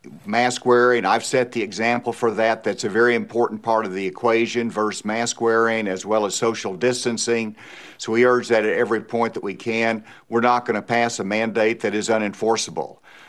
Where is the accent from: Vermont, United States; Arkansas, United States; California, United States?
Arkansas, United States; Bentonville; Well, we've already moved one in Bentonville, which is my hometown.